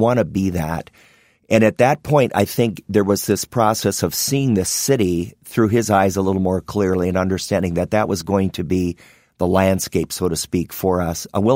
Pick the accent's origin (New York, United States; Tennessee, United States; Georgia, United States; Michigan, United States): Michigan, United States; Holland; So I was raised in Little Holland, Michigan, and a little Dutch community, little enclave that was I mean, it was a very wholesome place to grow up. So I'm 62 years old.